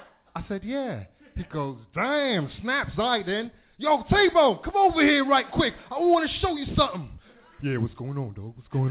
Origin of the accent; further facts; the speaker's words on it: England, United Kingdom; I'm glad he announced that I'm from England, because the last show didn't turn out so well because they didn't tell the guy I was British and it was a hip-hop club.